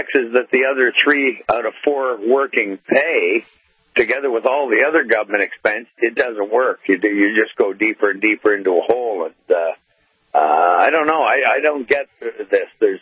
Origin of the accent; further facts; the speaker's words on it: Hamilton, Ontario, Canada; And, geez, my hometown, Hamilton, Ontario, the Hammer, the main steel-making city